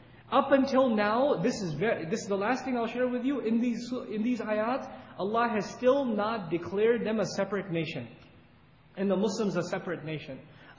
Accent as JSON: {"language": "English", "region": "New York", "country": "United States", "lives_now": "Texas, United States", "said": "at least I haven't had much Texas experience yet, I'm from New York still in my head."}